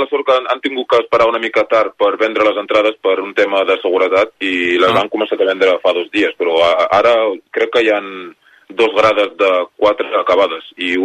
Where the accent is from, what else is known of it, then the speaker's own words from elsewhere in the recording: Anglès, Catalonia, Spain; Vaig començar a l'Anglès quan era més petit, que és l'equip del meu poble